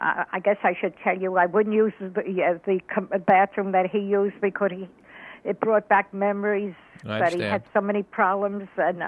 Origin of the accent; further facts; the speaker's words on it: Brooklyn, New York, United States; Oh, in Brooklyn.